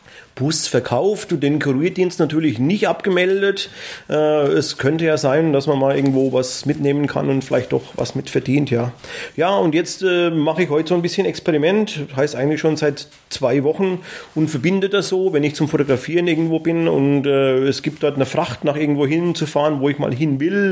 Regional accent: Bavaria, Germany; ich komme aus der Nähe von Bad Kissingen

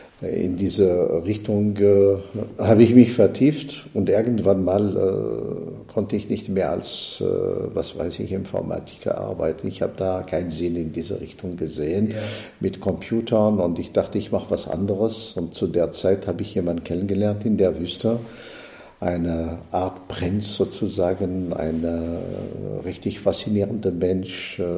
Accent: Algeria; German is a second language; Ich habe in Berlin studiert. Ich komme aus Algerien.

